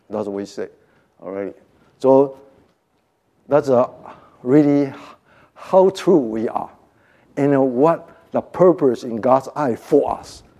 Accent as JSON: {"language": "English", "country": "Taiwan", "said": "not me, Chinese, I'm a Chinese from Taiwan."}